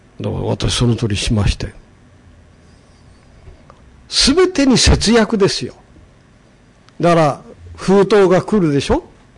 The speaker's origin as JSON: {"language": "Japanese", "region": "Hokkaido", "country": "Japan", "tie": "born or raised there", "said": "北海道の寒いところで生まれ育ったでしょう、私は。"}